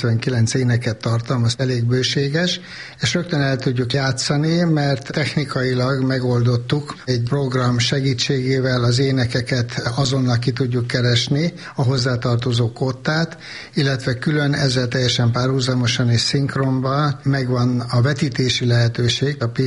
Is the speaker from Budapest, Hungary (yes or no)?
yes; Kőbánya, Budapest, Hungary; bár tényleg nem itt lakom, kőbányai vagyok